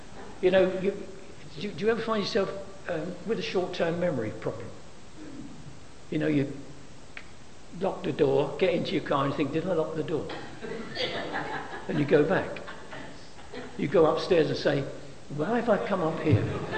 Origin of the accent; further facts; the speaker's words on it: London, United Kingdom; I came from East London, from Poplar. I grew up in poverty, not abject poverty, but I grew up in poverty, in three rooms in a terraced house with another family upstairs.